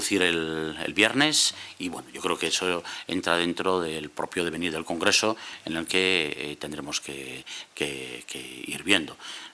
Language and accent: Spanish; Basque Country, Spain; Procedemos de Euskadi, procedemos de un gran país, un país con una tecnología maravillosa, unos paisajes increíbles